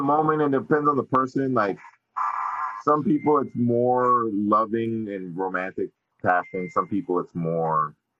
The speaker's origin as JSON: {"language": "English", "country": "Canada", "lives_now": "Toronto, Canada", "said": "I'm a Jamaican Canadian porn star, musician, journalist, activist, cat lover, comic book lover, interesting human being that lives in Toronto, Ontario, Canada."}